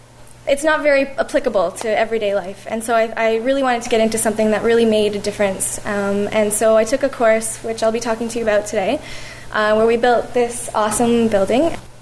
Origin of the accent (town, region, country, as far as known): Ontario, Canada; now in Vancouver, Canada